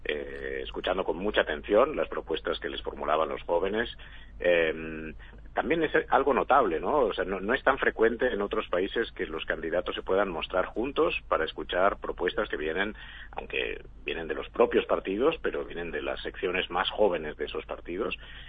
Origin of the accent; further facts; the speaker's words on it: Spain; Yo lo veo, yo vengo de España